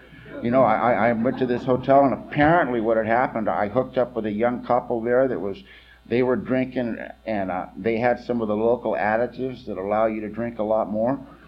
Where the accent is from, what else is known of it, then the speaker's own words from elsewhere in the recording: California, United States; Listen, I'm from California. Let me out of here.